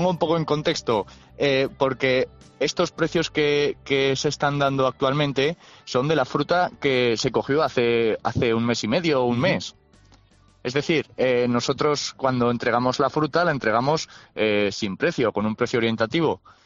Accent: La Almunia de Doña Godina, Aragon, Spain; yo soy fruticultor de la Almunia.

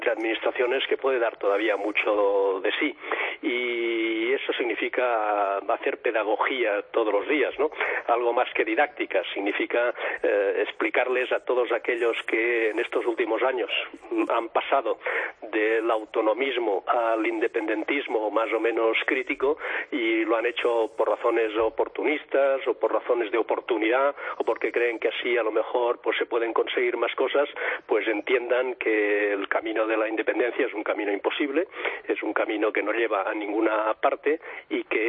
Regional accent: Catalonia, Spain; como ciudadano, como catalán y como español

